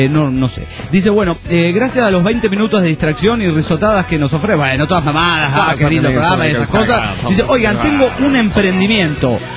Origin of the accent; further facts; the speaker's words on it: Andorra; nunca me nombra a mí, que soy de Andorra.